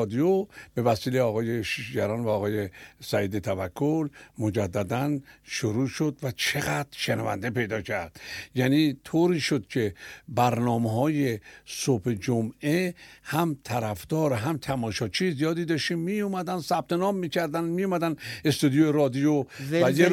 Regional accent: Tehran, Tehran Province, Iran; حالا من پدرم مال ارومیه است، مادرم اصفهانیه، خودم بچه تهرانم

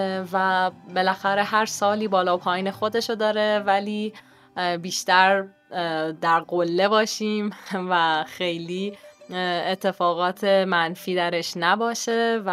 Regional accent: Iran; واقعا افتخار میکنم لحظه لحظه به ایرانی بودنم.

